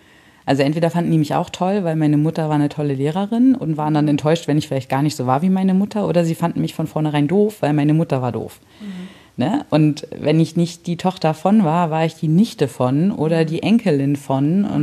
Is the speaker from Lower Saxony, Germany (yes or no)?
yes; Hanover, Lower Saxony, Germany; Und da meinte ich, naja, so Hannover. Und dann hat sie immer genauer nachgefragt, bis ich ihr irgendwann meinen Geburtsort quasi genannt habe.